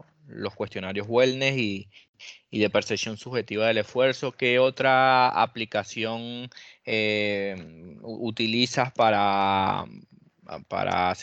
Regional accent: Venezuela; nos va a dar mucho orgullo a nosotros, primeramente como venezolanos

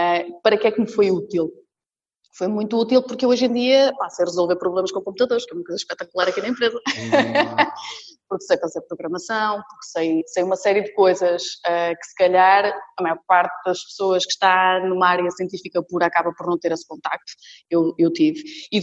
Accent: Bragança, Portugal; Olha, não, eu sou de Bragança. Sou de Bragança

